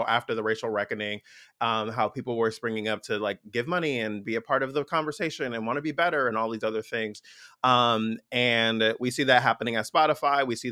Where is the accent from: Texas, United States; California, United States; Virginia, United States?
California, United States; Inglewood; I live in Ladera Heights. Okay. You know, I grew up in Inglewood.